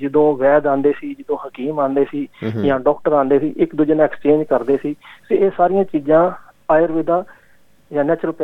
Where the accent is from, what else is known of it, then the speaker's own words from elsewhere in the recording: Amritsar, Punjab, India; born there; ਮੈਂ ਅੰਮ੍ਰਿਤਸਰ ਦਾ ਬੋਰਨ ਹਾਂ